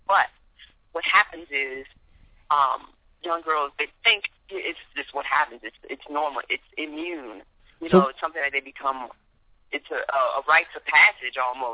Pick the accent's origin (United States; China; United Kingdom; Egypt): United States; Washington, District of Columbia; growing up in Washington, D.C.